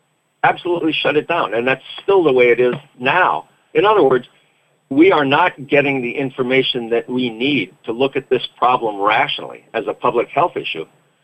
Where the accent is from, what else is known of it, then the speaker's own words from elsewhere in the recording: United States; It was just just part of being an American.